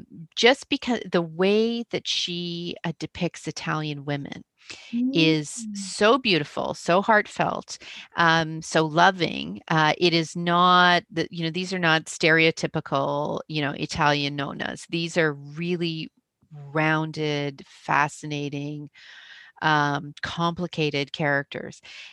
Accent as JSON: {"language": "English", "country": "Canada", "said": "I'm Canadian"}